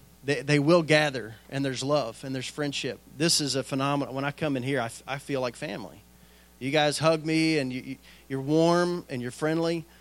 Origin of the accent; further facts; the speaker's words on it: Texas, United States; And I said, all right, I'm from Texas. I feel better in boots